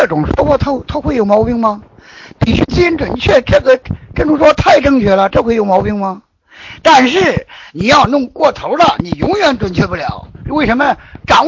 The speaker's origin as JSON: {"language": "Chinese", "region": "northern China", "country": "China", "said": "我是北方人，老人南方人，"}